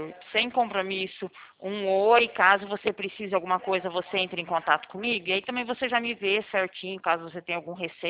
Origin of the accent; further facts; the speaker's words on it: Presidente Prudente, São Paulo, Brazil; Eu sou daqui de Presidente Prudente, não sou de Santos Expedito, não.